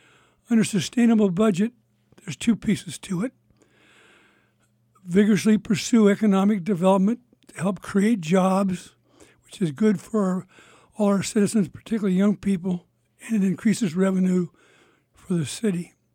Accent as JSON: {"language": "English", "town": "Sitka", "region": "Alaska", "country": "United States", "tie": "born or raised there", "said": "I am running for mayor. I grew up in Sitka, graduated from Sitka High in 1957"}